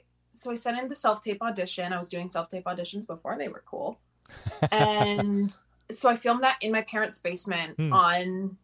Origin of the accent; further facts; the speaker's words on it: Portland, Maine, United States; I'm from Portland, Maine, and I'm reading for the role of Nia.